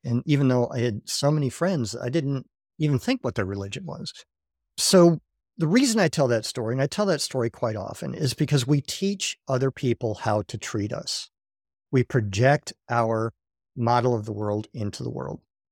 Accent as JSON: {"language": "English", "town": "Dearborn Heights", "region": "Michigan", "country": "United States", "said": "I'm from Dearborn Heights. It means I'm a United Methodist."}